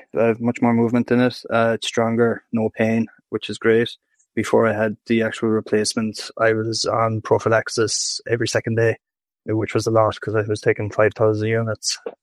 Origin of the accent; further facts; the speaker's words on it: Tralee, County Kerry, Ireland; I'm from Tralee, County Kerry in Ireland. I'm 34 and I'm an accountant